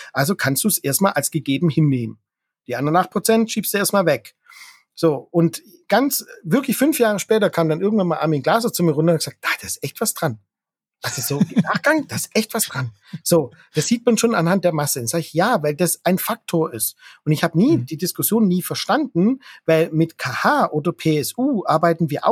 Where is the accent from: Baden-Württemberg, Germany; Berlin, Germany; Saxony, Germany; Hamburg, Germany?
Baden-Württemberg, Germany; für mich als Schwabe natürlich